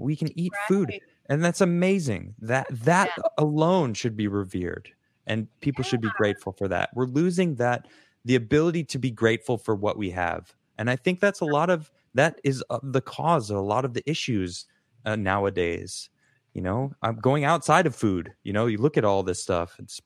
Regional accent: United States; I think I'm using the term we, because, you know, I'm an American. I live in this society

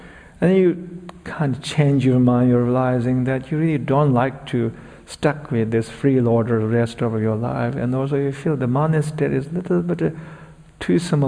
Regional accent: Tibet, China; tell them I'm from Tibet, I went to monastery.

